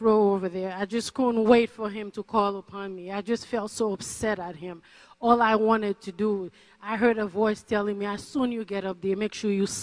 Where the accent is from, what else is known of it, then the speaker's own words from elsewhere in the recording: Boston, Massachusetts, United States; I'm from Boston, Massachusetts.